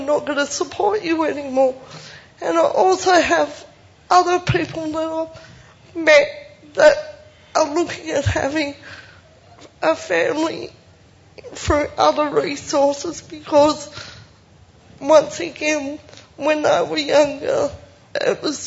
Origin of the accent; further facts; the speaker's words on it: Tasmania, Australia; I'm not from the mainland, I'm from Tasmania